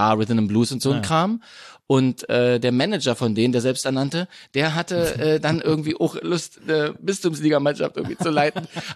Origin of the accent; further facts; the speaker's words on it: Köpenick, Berlin, Germany; also wir kommen ja eigentlich alle aus Köpenick